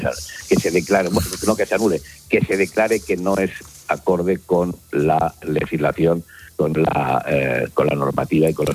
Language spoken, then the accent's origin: Spanish; Catalonia, Spain; nosotros somos catalanes, tan catalanes o más